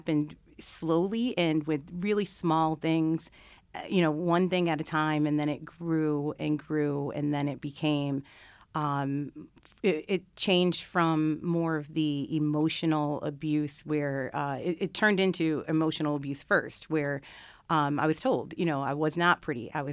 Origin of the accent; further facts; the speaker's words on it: Rochester, New York, United States; Rochester, New York.